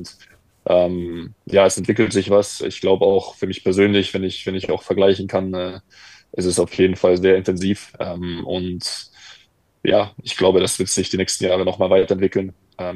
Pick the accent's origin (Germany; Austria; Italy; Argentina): Germany; Bavaria; now in Mainz, Germany; für mich auch persönlich als Bayer war immer das Spiel gegen Bayern einfach besonders, weil ich auch in der Jugend von 60 gespielt habe.